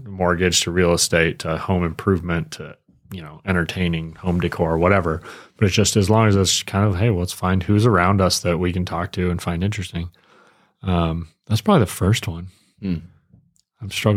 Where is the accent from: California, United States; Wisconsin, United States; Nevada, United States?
Wisconsin, United States; hunting, you know, and growing up in Wisconsin and how our stories are similar or whatever.